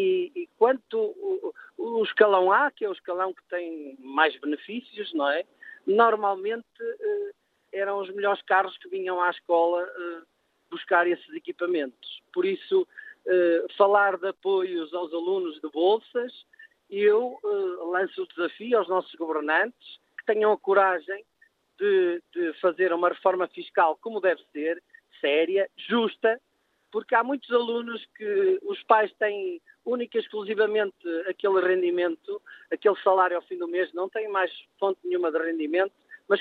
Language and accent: Portuguese; Portugal; nós portugueses temos o hábito de fechar os olhos a essas situações